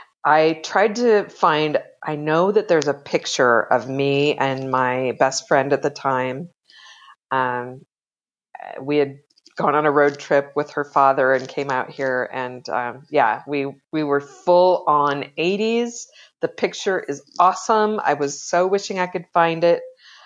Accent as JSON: {"language": "English", "region": "Nebraska", "country": "United States", "tie": "born or raised there", "said": "So I grew up in Nebraska. I've been here 20 years, but my cousins lived here, and so we made frequent trips out here."}